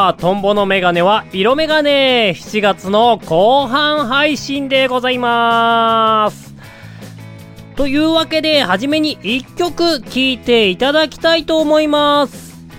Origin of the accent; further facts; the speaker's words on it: Hokkaido, Japan; now in Tokyo, Japan; もともと私、東京来るまでは、北海道で育ってたんで、あんまりエアコンっていうものをね、知らなかったわけですよ。